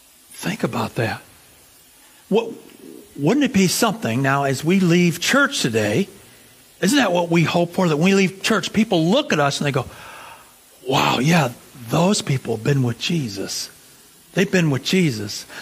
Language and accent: English; United States; I'm from America, and the Christians are praying for you here